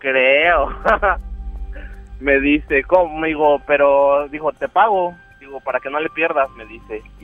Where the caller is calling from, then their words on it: San Luis Potosí, Mexico; Desde San Luis.